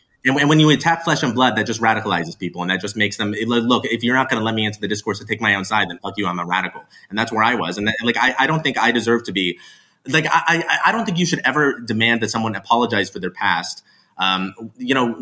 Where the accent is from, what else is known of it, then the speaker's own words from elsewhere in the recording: Mesa, Arizona, United States; I grew up among Mormons in Mesa, Arizona. I grew up seeing how they would react when people would, frankly, treat them like shit.